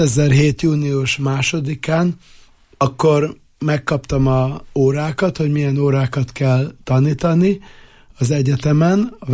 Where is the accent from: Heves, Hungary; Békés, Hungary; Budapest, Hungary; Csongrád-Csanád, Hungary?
Budapest, Hungary; Én tulajdonképpen budapesti vagyok a 7. kerületből